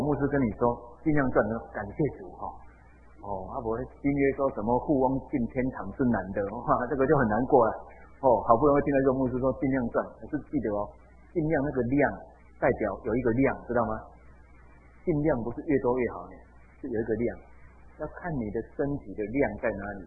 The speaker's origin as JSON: {"language": "Chinese", "country": "Taiwan", "said": "我们台湾人很奇怪"}